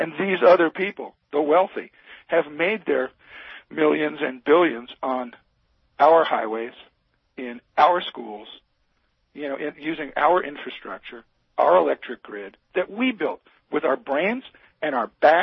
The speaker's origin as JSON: {"language": "English", "region": "Missouri", "country": "United States", "said": "I come from Missouri. We've got a fine senator, but she's essentially a moderate."}